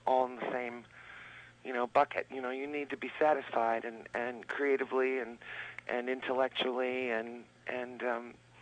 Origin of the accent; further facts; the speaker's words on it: Newton, Massachusetts, United States; Actually, I was born in Needham at Glover Hospital, and grew up in Newton. So I'm a dyed-in-the-wool New Englander.